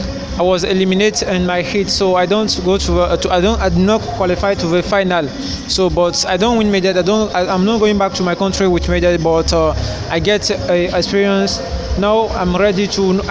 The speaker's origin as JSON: {"language": "English", "country": "Benin", "second_language": "English", "said": "I'm from Benin Republic."}